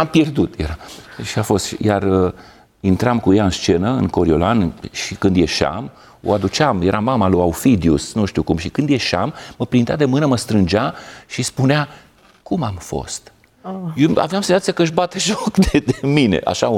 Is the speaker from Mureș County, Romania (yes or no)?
yes; Târgu Mureș, Mureș County, Romania; born or raised there; also born or lived in Lugoj